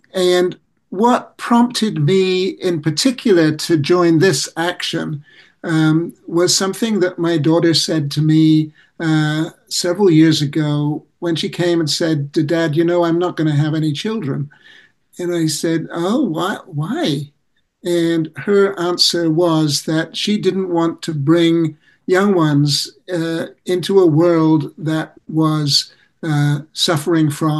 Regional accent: England, United Kingdom; moved away; You could probably hear from my accent that I'm originally from England

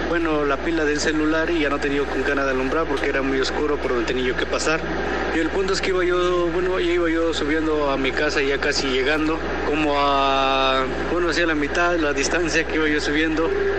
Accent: Tlaxcala, Mexico; Yo soy de aquí, de Tlaxcala.

